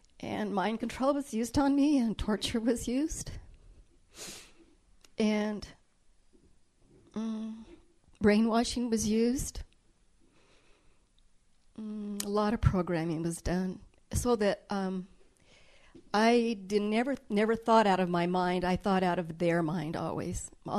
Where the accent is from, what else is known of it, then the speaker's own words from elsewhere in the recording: Colorado, United States; I'm from Colorado, one of seven children.